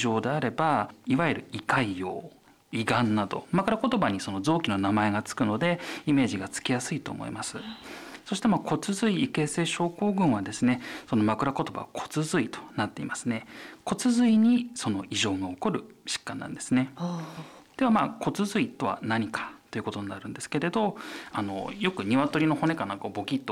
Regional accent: Saitama, Japan; now in Iwate, Japan; 埼玉県になります。

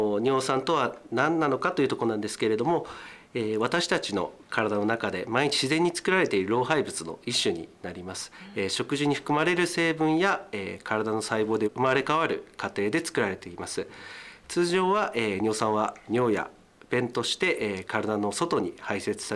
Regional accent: Noshiro, Akita, Japan; 出身は秋田県の能代市になりますね

